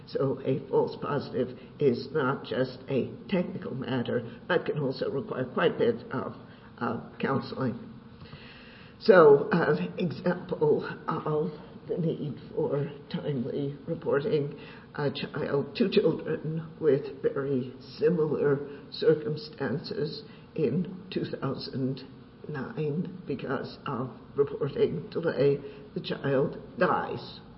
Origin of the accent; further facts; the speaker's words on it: Kentucky, United States; I know in my home state of Kentucky